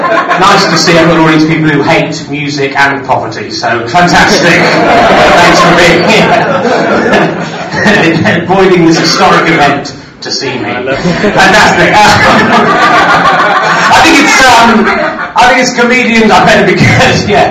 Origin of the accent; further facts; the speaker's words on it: Cheddar, South West England, United Kingdom; I grew up in Cheddar, so it's home territory for me.